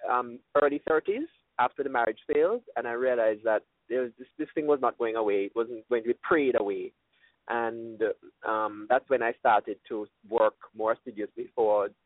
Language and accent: English; Jamaica; And for me, it was very tough growing up in Jamaica, especially because I attended all boys schools.